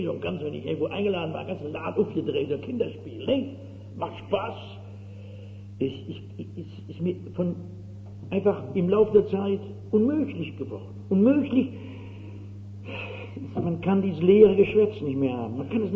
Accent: Frankfurt, Hesse, Germany; Ich bin so als Frankfurterin so Ästhetin.

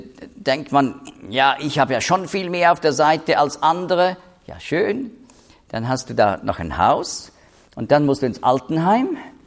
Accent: Switzerland; also, ich rede jetzt als Schweizer

